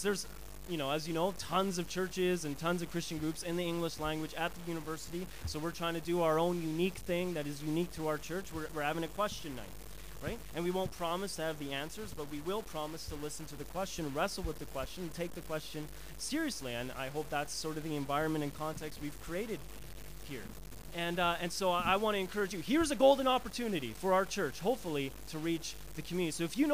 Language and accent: English; Canada; I'm Canadian. I'm sorry.